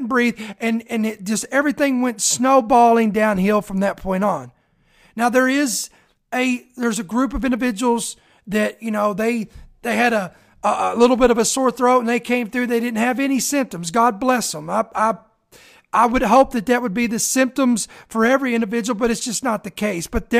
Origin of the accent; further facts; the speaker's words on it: Indiana, United States; and 1 in Indiana. That's my home state.